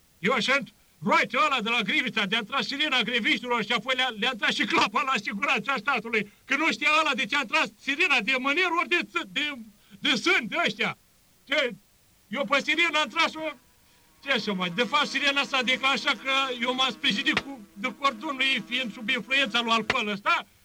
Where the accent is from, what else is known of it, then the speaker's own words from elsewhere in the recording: Transylvania, Romania; Eu, care sunt ardelean și alpinist, din mamă unguroaică